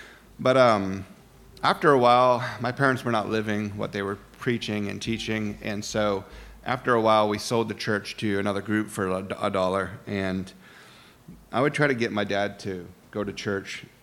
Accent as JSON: {"language": "English", "town": "Scarborough", "region": "Maine", "country": "United States", "tie": "born or raised there", "said": "But so I grew up in Scarborough, Maine, and my parents did."}